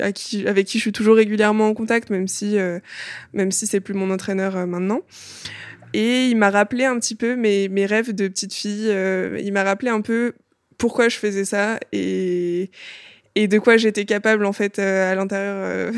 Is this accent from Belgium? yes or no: no; Marseille, Provence-Alpes-Côte d'Azur, France; now in Paris region, France; Je suis née à Marseille et j'ai grandi à Marseille. Et en 2015, on a déménagé pour la région parisienne.